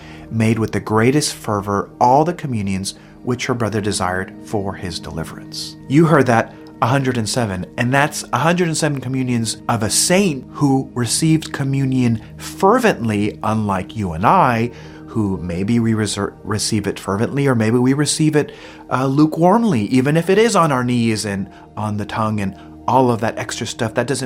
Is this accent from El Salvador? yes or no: yes; El Salvador; now in United States; In my home country of El Salvador, they do have the custom of offering a novena of masses